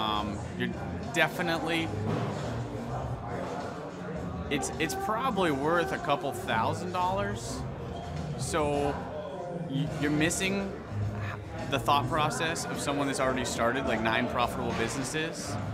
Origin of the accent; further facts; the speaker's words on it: Tulsa, Oklahoma, United States; I'm originally from Tulsa, born and raised here.